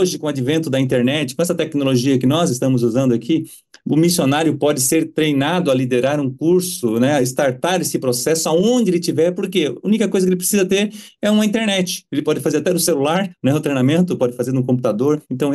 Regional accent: Joinville, Santa Catarina, Brazil; Eu sou joinvilense, eu morava em Santa Catarina, Joinville, Santa Catarina, e hoje eu estou aqui como missionário.

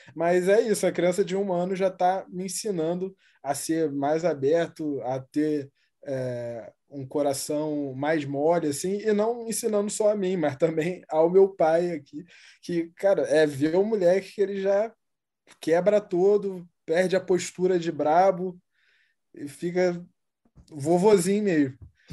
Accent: Rio de Janeiro, Brazil; eu cresci no Morro do Jacarezinho, aqui na zona norte do Rio

